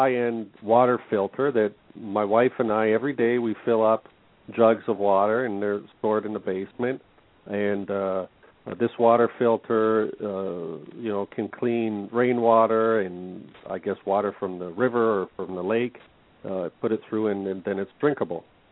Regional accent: Canada; You know, I grew up in Canada here. I never experienced that.

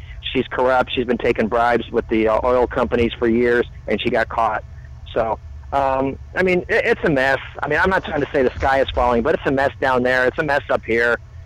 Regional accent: Spring Hill, Florida, United States; I think we spoke a couple of months ago. … from Spring Hill, Florida.

